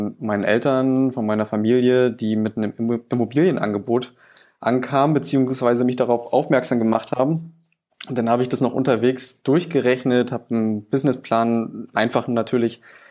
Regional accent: Angermünde, Brandenburg, Germany; Ja, ich komme aus Angermünde. Das liegt östlich in der Uckermark, schon recht nah an der polnischen Grenze. Und ja, ich bin hier geboren, aufgewachsen und dann nach dem Abitur nach Berlin abgehauen

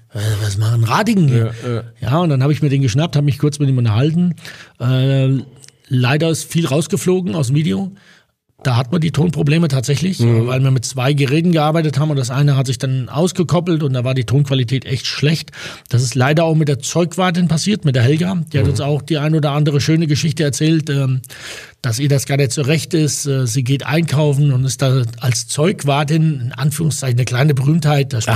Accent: Hesse, Germany; als Hesse

